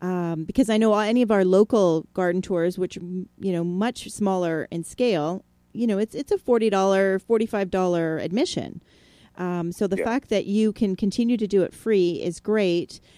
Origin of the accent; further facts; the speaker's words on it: Welland, Ontario, Canada; growing up in Welland myself in the Niagara region